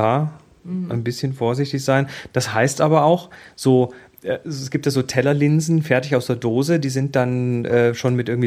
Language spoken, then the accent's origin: German; Baden-Württemberg, Germany; wir kommen aus dem Schwabenland